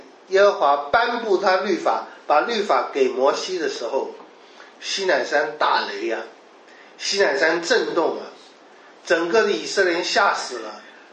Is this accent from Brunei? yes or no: no; Taiwan; 那么还有一个我们台湾也看得到的